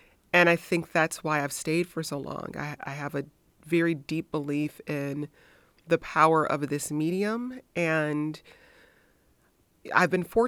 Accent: Detroit, Michigan, United States; I grew up in Detroit, an industrial city, and, you know, watched a lot of these things play out in my neighborhood, in my community.

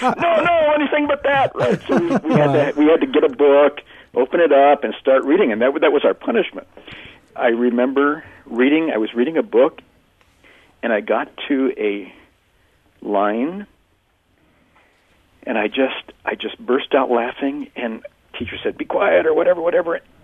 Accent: Arizona, United States; as a kid, you think, well, man, that's just all made up. Because I was living in the desert. There's no snow and there's no kings. No king of Arizona

